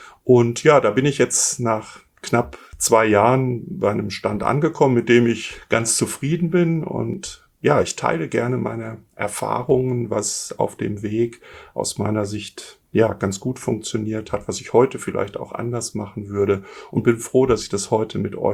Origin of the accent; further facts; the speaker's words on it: Essen, North Rhine-Westphalia, Germany; ich bin geboren und aufgewachsen in Essen